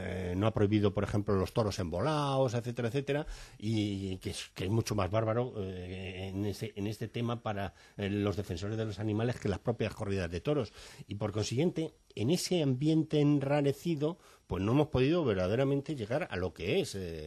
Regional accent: Villaviciosa de Odón, Community of Madrid, Spain; Hoy es la fiesta grande en mi pueblo, en Villaviciosa de Odón

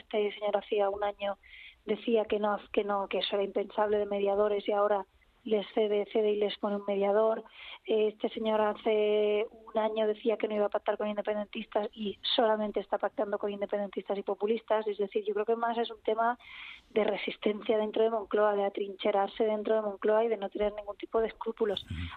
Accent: Catalonia, Spain; Y yo, de verdad, como catalana independentista y como partido más votado de Cataluña

